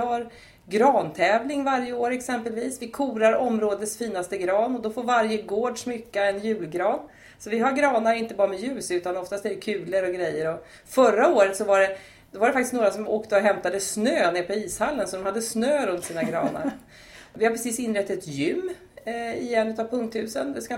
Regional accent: Tyresö, Stockholm County, Sweden; jag är född och uppvuxen i Tyresö. Det känns lite fånigt för att jag har bott i Tyresö hela mitt liv faktiskt.

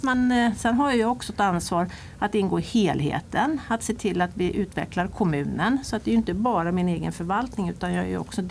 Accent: Stockholm, Stockholm County, Sweden; moved away as an adult; now in Stenungsund, Sweden; Jag är född och uppvuxen i Stockholm. Jag har jobbat i Stockholms stad i 24 år.

